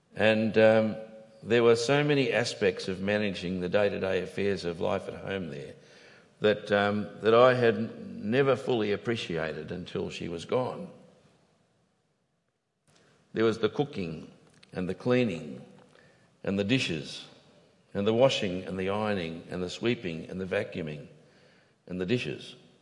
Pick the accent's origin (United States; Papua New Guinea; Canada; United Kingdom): Papua New Guinea; When I was growing up in Papua New Guinea, we had a servant. All the years that we lived there, we had a servant who worked in our house. And over the 30 years that we were there